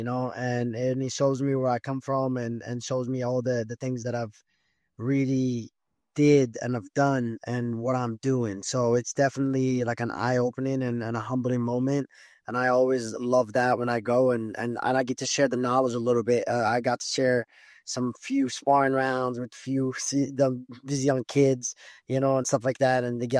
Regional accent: Denver, Colorado, United States; obviously still in Denver. That's where my hometown is right now.

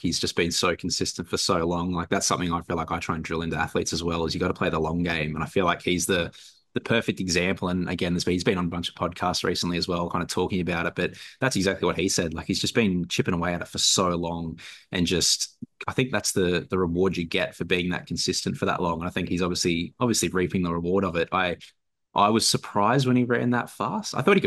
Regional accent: Ipswich, Queensland, Australia; I was born in Ipswich and moved to the coast when I was young, but out there, like, rugby league's the only sport that they know exists pretty much.

